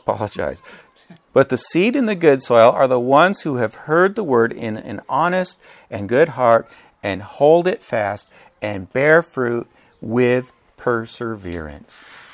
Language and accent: English; Midwest, United States; Now, you know, I grew up in the Midwest, and what farmers do before they plant the seed is they till the soil.